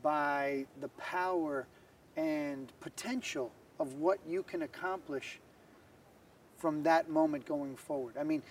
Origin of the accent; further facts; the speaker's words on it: United States; considering I'm from the United States, in which, you know, we haven't been around very long.